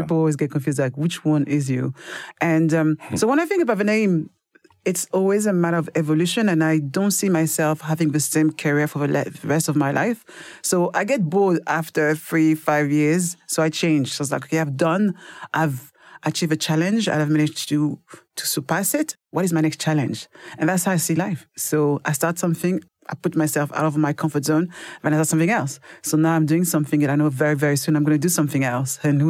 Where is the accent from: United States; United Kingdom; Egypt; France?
France; Paris, Île-de-France; I grew up in Paris. But I also grew up with a family where we were living in a small flat with five of us